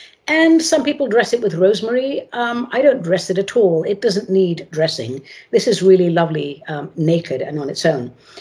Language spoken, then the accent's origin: English; England, United Kingdom; I was raised in England. I love Christmas, or Crimbo, as we call it there.